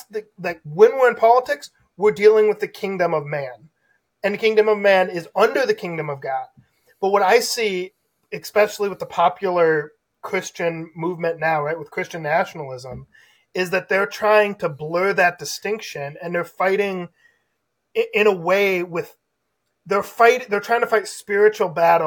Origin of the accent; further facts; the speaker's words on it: Michigan, United States; like what's going on in DC or Lansing in my home state, right?